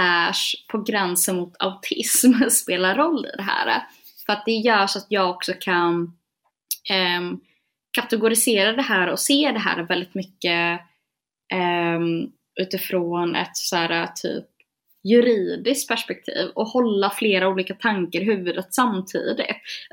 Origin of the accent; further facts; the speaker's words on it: Gothenburg, Västra Götaland County, Sweden; born there; Alltså jag är född på BB i Göteborg.